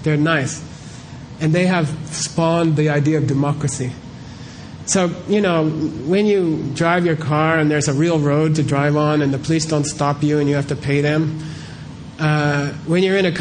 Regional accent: United States; The English is covered because I came from America

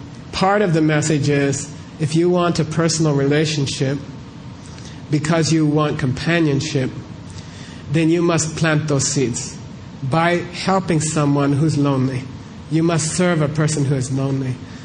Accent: United States; The English is covered because I came from America

